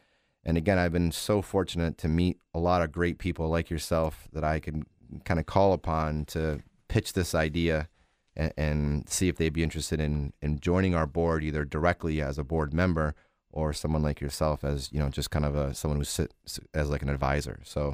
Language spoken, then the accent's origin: English; New York, United States; So as a young student athlete, growing up in New York, we had the Empire State Games, which played a huge role in my athletic career